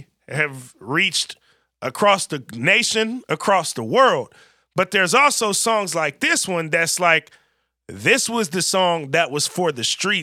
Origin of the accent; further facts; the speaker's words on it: Vallejo, California, United States; And I'm from Vallejo, California, and it's a song called